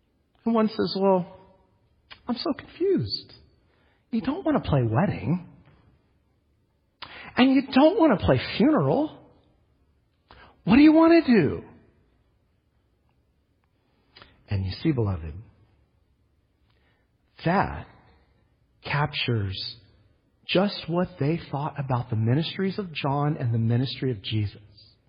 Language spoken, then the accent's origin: English; Scotland, United Kingdom; I'm Scottish, but I don't have the accent, right?